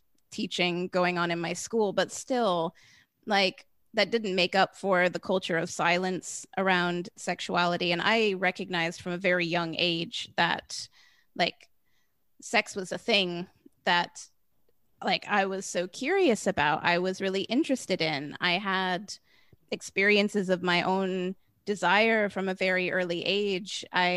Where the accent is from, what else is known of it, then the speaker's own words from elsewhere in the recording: United States; I grew up in the United States.